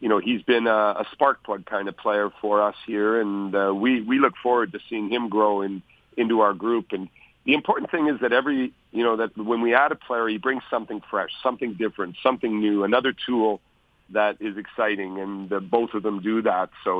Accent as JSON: {"language": "English", "town": "Winnipeg", "region": "Manitoba", "country": "Canada", "tie": "born or raised there", "said": "No, it is my hometown. I had 12 family members of different types, in-laws and so on, at the game in Winnipeg."}